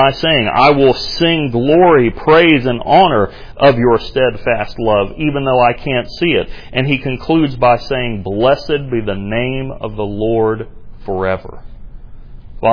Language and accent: English; the South, United States; I understand that particularly being a Southerner. Because as a Southerner, you're trained by your mother.